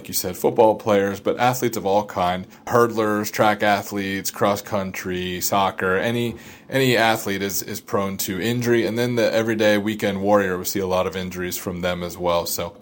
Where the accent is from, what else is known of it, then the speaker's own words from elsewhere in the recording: Des Moines, Iowa, United States; So I'm from Des Moines originally, so not too far away.